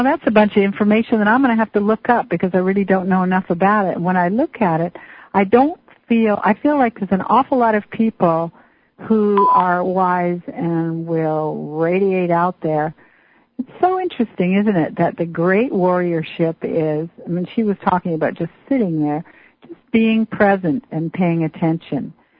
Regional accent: Washington, United States; Jonquil's from Oregon. I'm from Washington.

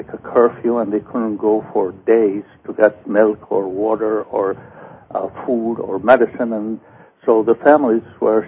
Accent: Egypt; moved away as an adult; now in United States; I am originally from Egypt. I was born and raised there and came to the United States for studies.

